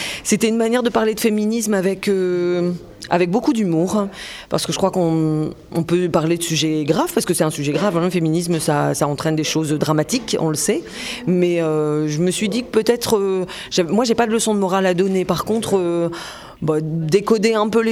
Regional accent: Lille, Hauts-de-France, France; Je suis originaire de Lille, donc je suis assez contente de ça, en fait.

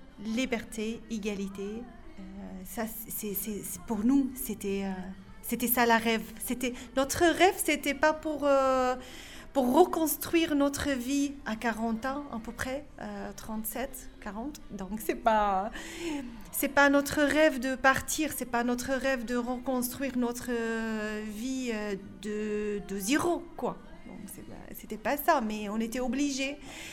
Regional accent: Masyaf, Hama Governorate, Syria; French is a second language; moved away as an adult; Moi, je suis venue de countryside, campagne de Hama. Oui. Ma ville s'appelle Moussiaf. Donc c'est un petit ville, un peu près comme Arras, pas trop grand, pas trop petit aussi.

